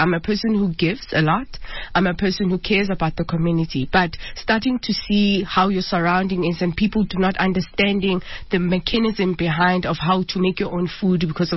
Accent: Soweto, Gauteng, South Africa; also born or lived in Vaal; When I was young, I was born and bred in Soweto. So then, when I started my high school, we moved into the Vaal.

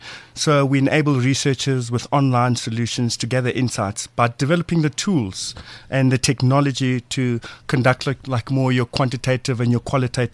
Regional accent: Soweto, Gauteng, South Africa; I'm from Soweto, I'm from the township

